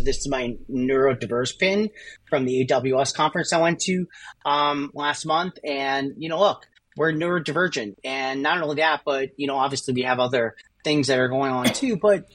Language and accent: English; New York, United States; I think at first, at least for me as a New Yorker, we become skeptical.